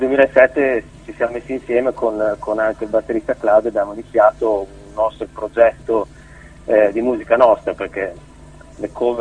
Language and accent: Italian; United States; now in Bologna, Italy; Io vengo dagli Stati Uniti, quindi ho vissuto, parlo perfettamente italiano perché sono di origine italiana, però sono stato anche negli Stati Uniti quando sono rientrato, poi ho iniziato a suonare qua a Bologna